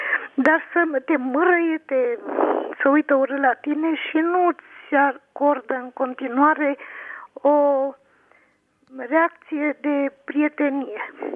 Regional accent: Transylvania, Romania; Așa au plecat mulți copii, au ajuns în Ardeal, eu sunt ardeleancă.

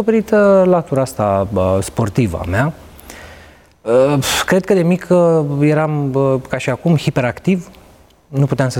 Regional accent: Bușteni, Prahova, Romania; Bușteni, Prahova.

